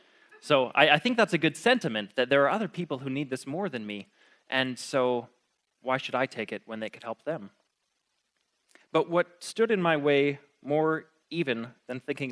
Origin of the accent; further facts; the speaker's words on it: Canada; I'm a Canadian Christian.